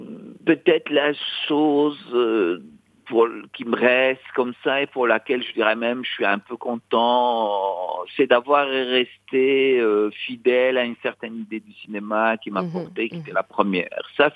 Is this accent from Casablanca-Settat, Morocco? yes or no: no; Meknes, Fès-Meknès, Morocco; et même à Mknet, qui est ma ville natale